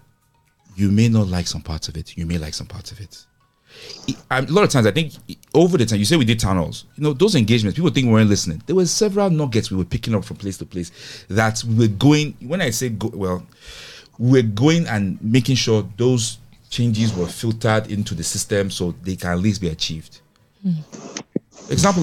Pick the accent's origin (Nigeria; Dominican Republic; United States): Nigeria; As Nigerian technologists, we should know who CPN is.